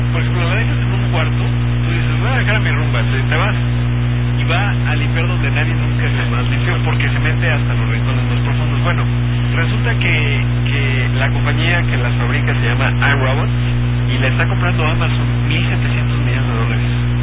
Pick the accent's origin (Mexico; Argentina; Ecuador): Mexico; porque todos somos mexicanos